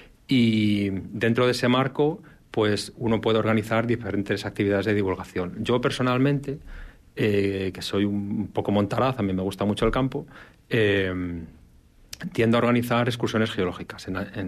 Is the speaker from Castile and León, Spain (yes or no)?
yes; Castile and León, Spain; yo soy de León, de un pueblo de León. Entonces, allá hay mucha montaña, mucho territorio por conocer en forma de rutas, paisajes, disfrutar del entorno.